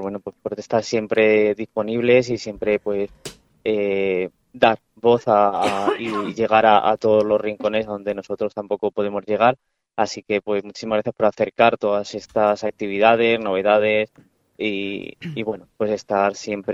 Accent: Aspe, Valencian Community, Spain; sobre todo por el amor a mi pueblo, que es Aspe

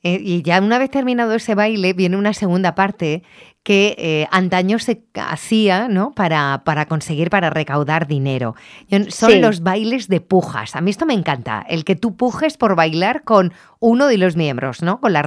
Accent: Petrer, Valencian Community, Spain; Yo soy de Petrer, se parece mucho a una fiesta que tenemos allí, que es la danza del Escaraces

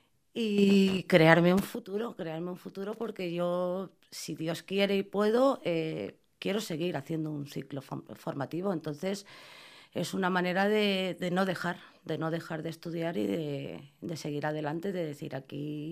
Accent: Madrid, Community of Madrid, Spain; yo sobre todo que no soy de aquí, soy madrileña, llevo poco tiempo viviendo aquí.

